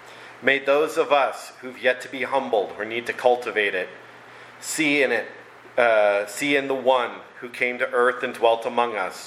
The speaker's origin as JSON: {"language": "English", "country": "United States", "said": "Now, personally, I'm incurably American"}